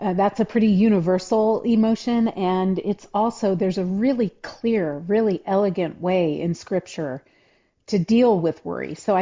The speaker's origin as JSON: {"language": "English", "town": "Decatur", "region": "Illinois", "country": "United States", "tie": "born or raised there", "also_born_or_lived": "Bloomington / Normal", "said": "So I grew up in Central Illinois. Your guests today might not know my married name, but … I was born in Bloomington, spent my earliest years in Normal, and then really spent all of my childhood in Decatur."}